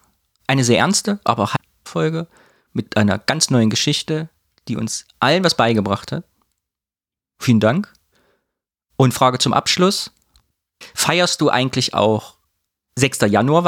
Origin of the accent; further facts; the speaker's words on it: Thuringia, Germany; Ja, wo ich herkomme aus dem Kyffhäuser, es gibt ja auch die Rotenburg da, weil die ganz rote Erde hat.